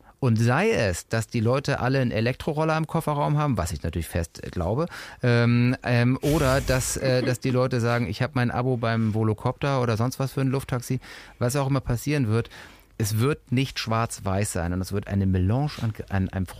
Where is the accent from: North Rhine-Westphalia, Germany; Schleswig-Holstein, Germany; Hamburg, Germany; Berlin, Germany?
Hamburg, Germany; ich bin halt Hamburger Jung